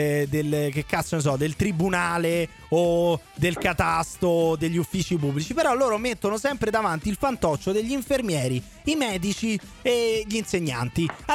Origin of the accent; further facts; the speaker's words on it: Rome, Lazio, Italy; Sono di Roma, certo.